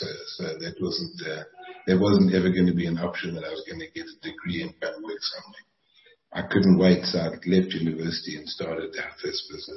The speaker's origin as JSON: {"language": "English", "town": "Vanderbijlpark", "region": "Gauteng", "country": "South Africa", "tie": "born there", "said": "So I was born in Vanderbijl Park, very briefly, I'll give you some of that history."}